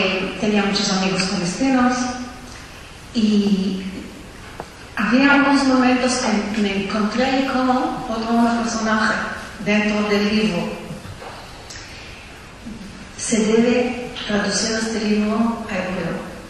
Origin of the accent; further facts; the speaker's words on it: Israel; born there; Spanish is a second language; moved away; Soy israelí. Nací en Israel. Vivo aquí unos años.